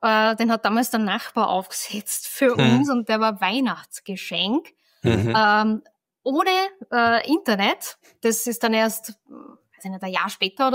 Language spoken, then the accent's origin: German; Bruck an der Leitha, Lower Austria, Austria; Ich komme aus Niederösterreich, Bruck an der Leitha, genauer gesagt. Das ist so 40 Kilometer von Wien weg.